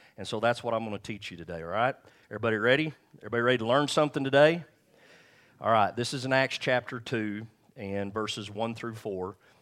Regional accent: England, United Kingdom; And we all think, because we're English, we're like, well, they all spoke English.

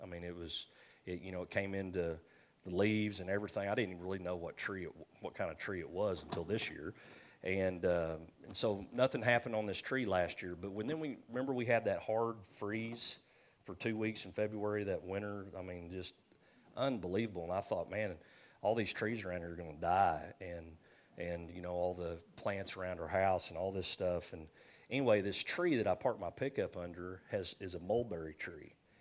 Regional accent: Bowie, Texas, United States; born there; also born or lived in Oklahoma; I was born in Bowie, Texas. So I was like, this is God. This is God. I'm making full circle, baby. We're going from Oklahoma back to Texas

